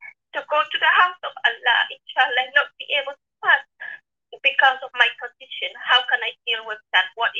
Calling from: Newcastle, North East England, United Kingdom; I'm calling from Newcastle, north of England.

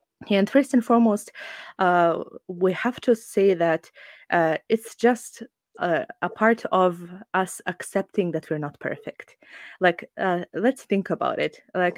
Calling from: Bosnia & Herzegovina; I'm joining you from Bosnia.

